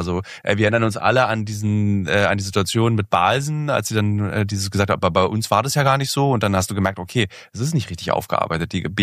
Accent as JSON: {"language": "German", "region": "Berlin", "country": "Germany", "said": "das kann ich als Berliner, ich komme nicht aus einer industriellen Familie"}